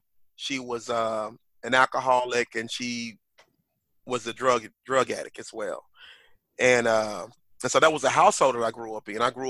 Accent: Tulsa, Oklahoma, United States; And I grew up in North Tulsa, in Tulsa, Oklahoma, and that's the hood, the ghetto.

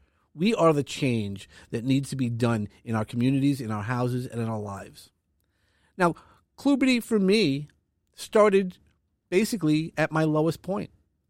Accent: Brooklyn, New York, United States; I grew up in Brooklyn, as I've mentioned

